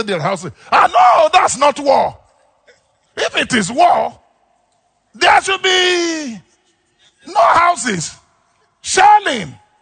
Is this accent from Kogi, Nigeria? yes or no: no; Zaria, Kaduna State, Nigeria; And we are talking. I'm from Zaria and all that.